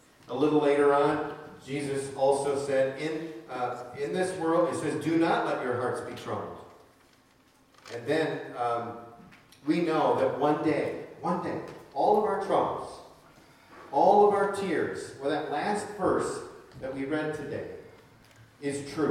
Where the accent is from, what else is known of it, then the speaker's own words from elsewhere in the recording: Michigan, United States; I said, "Well, why don't you guess? I'm from Michigan."